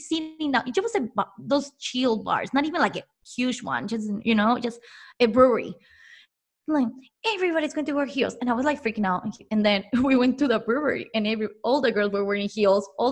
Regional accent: Mexico; moved away as an adult; now in United States; even though I was born and raised in Mexico, I know my education was in Mexico.

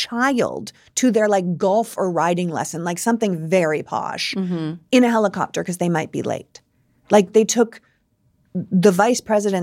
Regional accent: Canada; I am Canadian, but he's doing a great job.

